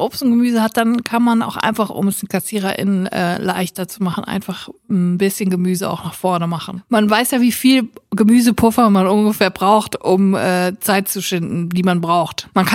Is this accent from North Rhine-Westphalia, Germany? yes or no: yes; North Rhine-Westphalia, Germany; now in Cologne, Germany; Ich komme ja auch aus dem Siegerland und da ist so eine ganz verrückte Brotkultur.